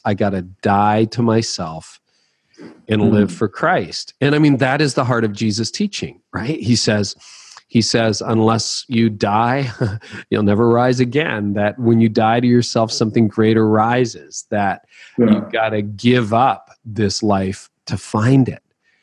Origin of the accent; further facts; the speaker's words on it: Canada; I don't own weapons. I'm Canadian.